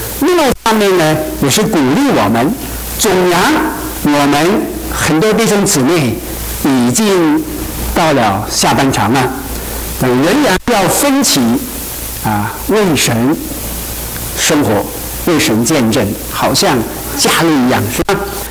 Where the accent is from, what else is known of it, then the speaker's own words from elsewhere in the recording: China; 他到了我们中国人叫不惑之年啊